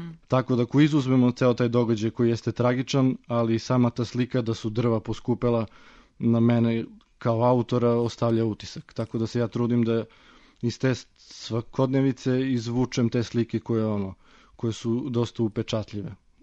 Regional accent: Southern and Eastern Serbia, Serbia; accent: Leskovac dialect; first language Leskovac dialect; ja pišem na inostranom jeziku, a to je ovaj književni srpski, a moj prvi jezik je leskovački.

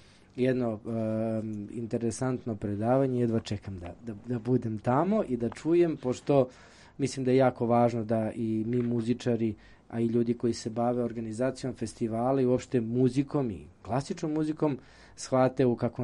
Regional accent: Ćuprija, Šumadija and Western Serbia, Serbia; ona je inače rodom iz Ćuprije i ja sam ponosan da sam iz istog rada, odakle Irena.

